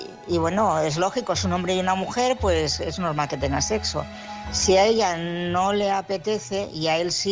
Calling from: Barcelona, Catalonia, Spain; de Barcelona

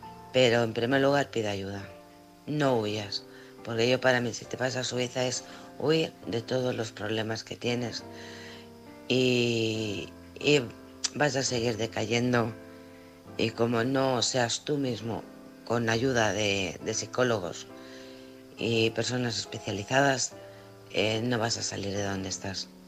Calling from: Alcorcón, Community of Madrid, Spain; de Alcorcón

